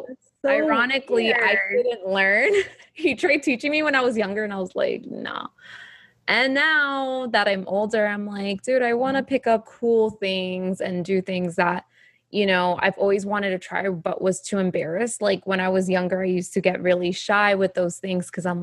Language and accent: English; Fort Lauderdale, Florida, United States; born there; But I was born in Fort Lauderdale.